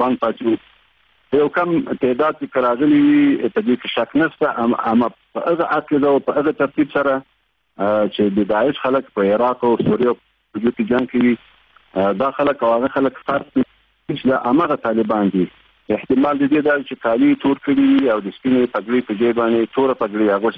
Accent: Ghazni, Afghanistan; زه هم د غزنی سړی یم

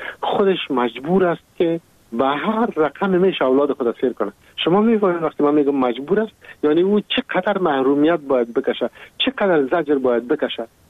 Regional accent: Afghanistan; moved away

